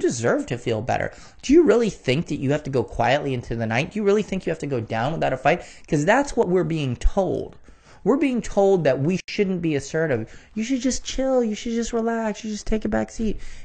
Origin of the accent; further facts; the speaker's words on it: Philippines; I'm a Filipino.